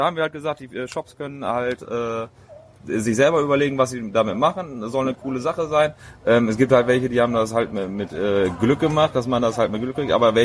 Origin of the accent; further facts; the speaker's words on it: Friedewalde, North Rhine-Westphalia, Germany; born there; Also ich komme gebürtig aus Friedewalde